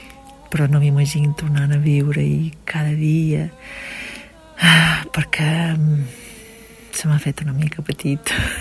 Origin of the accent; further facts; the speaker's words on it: Ibiza, Balearic Islands, Spain; now in Switzerland; quan me pregunten d'on ets o d'on vens, jo dic, pues, d'Eivissa